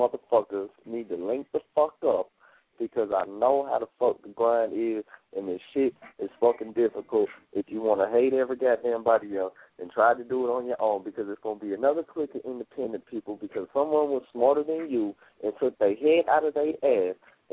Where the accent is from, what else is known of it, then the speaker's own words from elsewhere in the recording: Detroit, Michigan, United States; also born or lived in Macon, Georgia; I was born in Macon, Georgia, down in the South, man, straight goddamn grimy gutter South Georgia, you know what I'm saying? Grew up in the goddamn hood of Detroit, you feel me?